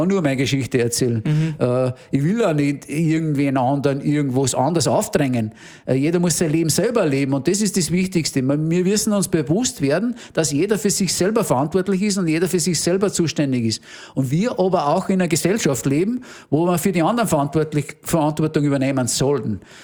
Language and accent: German; Upper Austria, Austria; genauso wie er aufgewachsen ist bei uns im Innviertel, da bodenständig und ehrlich und anständig und auch religiös